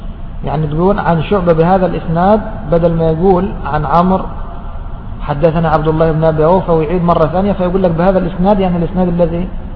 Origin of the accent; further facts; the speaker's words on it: Egypt; فنحن مثلا كمصريين نفخر